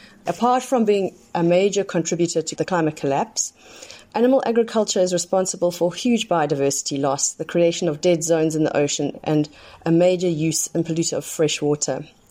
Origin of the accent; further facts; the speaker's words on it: KwaZulu-Natal, South Africa; I am from KwaZulu-Natal in South Africa.